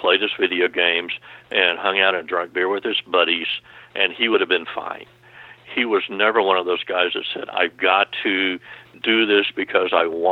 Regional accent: the South, United States; I'm from the South. I'm the same way.

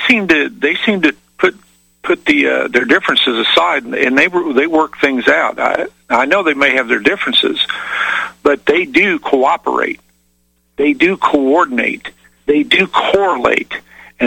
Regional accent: Midwest, United States; I grew up in the Midwest, and I grew up rurally and outside of a, you know, city of about 150,000 population, but I went to a country school.

